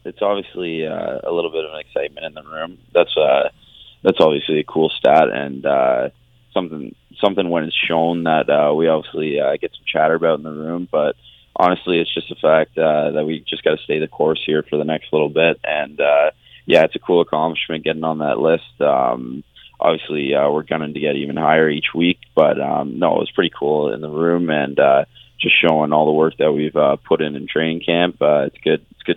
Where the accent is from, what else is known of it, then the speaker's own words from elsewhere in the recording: Ingersoll, Ontario, Canada; I'm from Ingersoll. It's 13,000 in Ingersoll